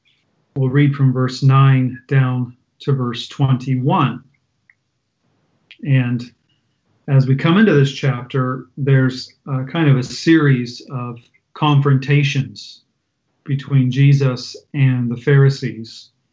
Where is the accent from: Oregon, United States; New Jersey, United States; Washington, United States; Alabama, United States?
Washington, United States; I grew up near Seattle, so I won't try to point it out on the map behind me, but up in the northwest corner of the U.S., about a three-hour drive south from Vancouver, Canada.